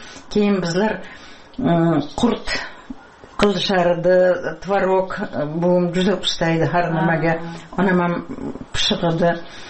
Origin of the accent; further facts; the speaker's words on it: Pskent, Tashkent Region, Uzbekistan; 3 километр Пскент центрге мактапка катнаганмын.